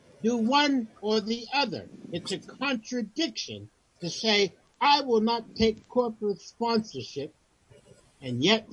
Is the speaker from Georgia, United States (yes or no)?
no; Pennsylvania, United States; I grew up working class, like people never understood. People only have a word for that. I grew up in Western Pennsylvania, small steel coal town.